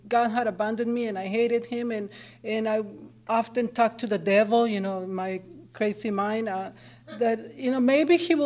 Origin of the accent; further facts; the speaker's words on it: Mexico; English is a second language; And so Ralph has this strong English accent, and here I am from Mexico, I can't speak English.